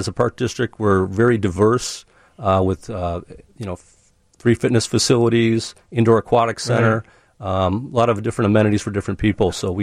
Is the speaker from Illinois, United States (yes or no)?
yes; Schaumburg, Illinois, United States; I am from Schaumburg originally. My wife and I both grew up in Schaumburg. We ended up buying my in-law's house. So we're raising our family in Schaumburg.